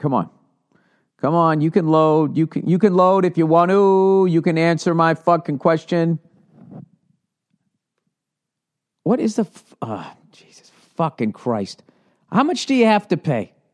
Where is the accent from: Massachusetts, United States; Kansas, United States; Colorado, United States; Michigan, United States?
Massachusetts, United States; Boston; because I grew up in Greater Boston, you know?